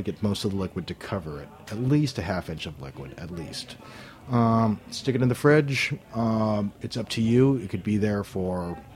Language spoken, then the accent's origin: English; Guam; born or raised there